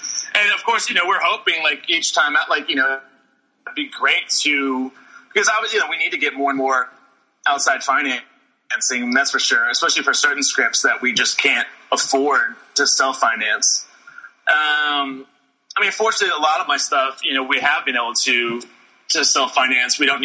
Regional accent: Memphis, Tennessee, United States; so we shot that movie in Memphis, and I'm from Memphis originally

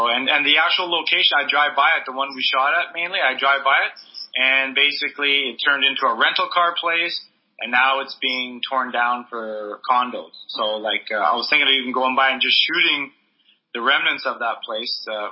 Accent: Winnipeg, Manitoba, Canada; moved away; when I go back to Winnipeg, you know, all these years later, all the people I went to high school

